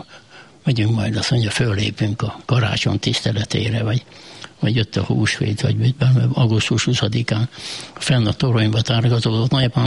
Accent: Dévaványa, Békés, Hungary; Igen, ezen részen születtem, itt volt a Dév nagyapámnak a tanyája

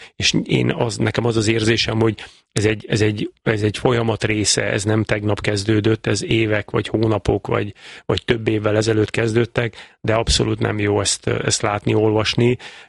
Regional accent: Baranya, Hungary; A Komló meg Baranyaiként, hát azon meg duplán fáj a szívem

